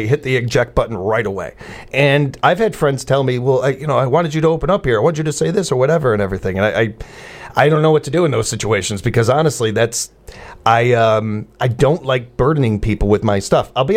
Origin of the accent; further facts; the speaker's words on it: Midwest, United States; also born or lived in California; reminded me of living out in California and how much I missed winter. I never would have thought that as a kid growing up in the Midwest